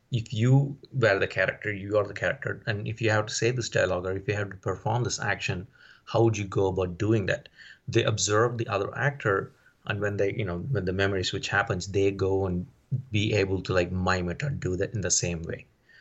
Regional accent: Houston, Texas, United States; And I'm from Houston, people are from LA.

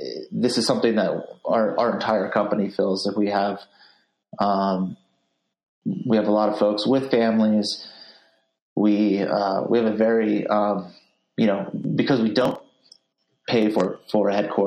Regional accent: San Francisco, California, United States; I am a San Francisco Bay Area nati

